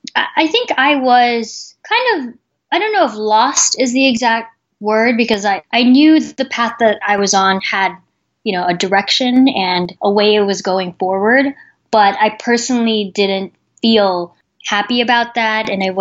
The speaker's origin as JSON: {"language": "English", "town": "Manila", "region": "Metro Manila", "country": "Philippines", "tie": "born or raised there", "also_born_or_lived": "Los Angeles, United States / Kuala Lumpur, Malaysia / East Bay Area, United States", "said": "So I was born in Los Angeles, actually, but when I was very young, my family, we moved to Manila, and I grew up in Manila, in Kuala Lumpur, and in high school, I went to high school in the East Bay Area."}